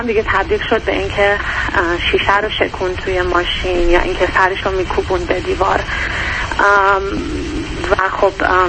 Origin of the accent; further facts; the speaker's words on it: Dubai, United Arab Emirates; من اینجا به دنیا آمدم، اینجا بزرگ شدم